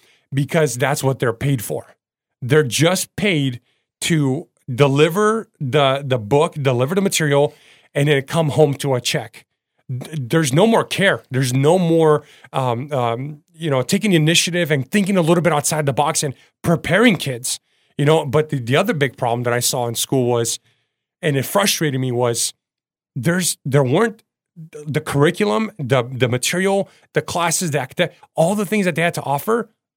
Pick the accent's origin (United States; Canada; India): United States; Portland, Oregon; I'm from Portland, Oregon. So the Oregon Trail mm-hmm. was huge for me.